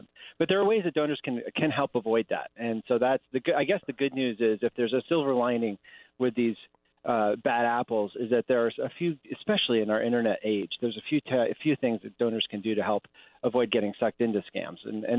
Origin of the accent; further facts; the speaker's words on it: New England, United States; because I grew up in Red Sox Nation.